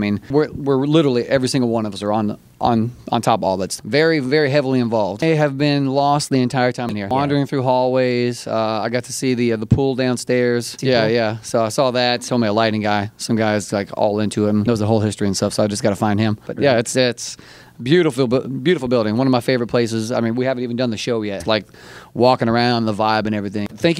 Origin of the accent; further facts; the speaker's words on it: Kentucky, United States; A huge college basketball fan, originally growing up in Kentucky. Can't get away.